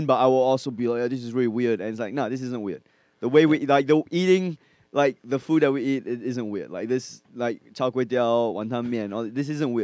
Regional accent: Australia; now in Hong Kong; We're not Hong Kong based people. We came from Australia to perform in Hong Kong.

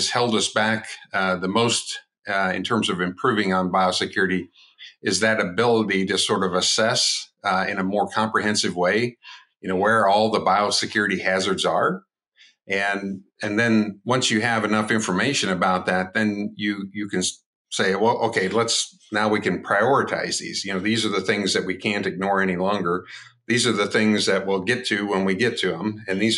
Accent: Iowa, United States; I grew up in Iowa. Kind of what I would describe as a hobby farm.

